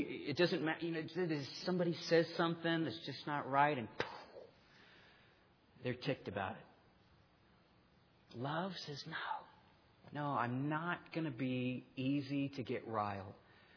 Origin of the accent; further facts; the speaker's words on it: Ireland; It doesn't matter that I'm Irish or my hair is red.